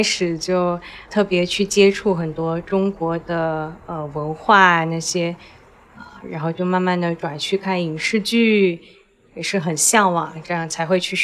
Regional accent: Malaysia; 但我们这些华裔土生土长在这儿的，回去中国的机会比较少一些。

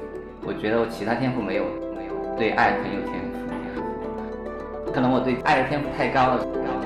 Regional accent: Chongqing, China; 我来自重庆

